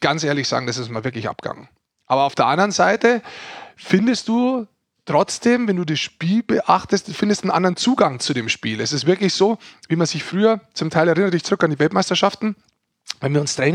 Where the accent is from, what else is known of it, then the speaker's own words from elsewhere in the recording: Bavaria, Germany; Ich bin ein Niederbayer.